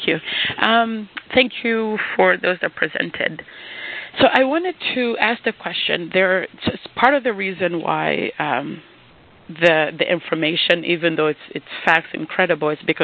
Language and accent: English; Rwanda; now in Pittsburgh, United States; I'm from Rwanda